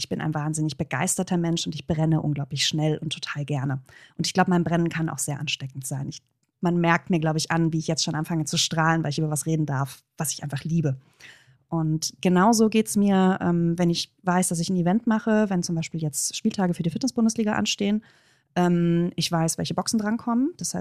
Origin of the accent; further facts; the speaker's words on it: North Rhine-Westphalia, Germany; ich bin selber auch Rheinländerin.